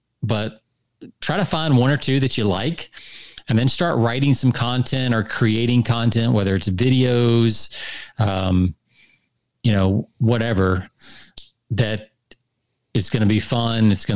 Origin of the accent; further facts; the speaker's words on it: Atlanta, Georgia, United States; But I grew up in Atlanta. I was born in Atlanta. So literally it's probably in my blood.